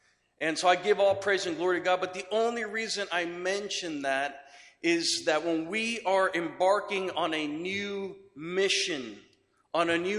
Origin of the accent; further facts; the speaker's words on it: Miami, Florida, United States; moved away as an adult; also born or lived in Latin America; we have served for the last 20 years in Latin America as International Board missionaries. I'm originally from Miami, but the Lord called us to go and be on mission in Latin America